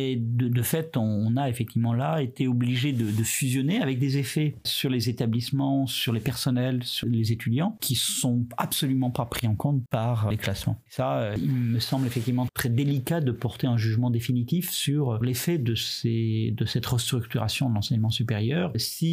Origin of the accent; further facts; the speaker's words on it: France; nous, en tant que Français qui avons une conception de l'université comme service public